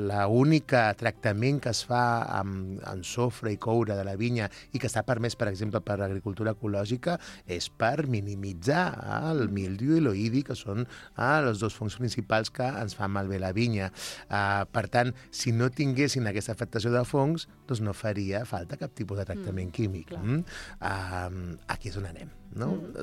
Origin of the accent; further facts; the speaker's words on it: Catalonia, Spain; Tothom i tots els que som aquí del Penedès recordem aquest 2020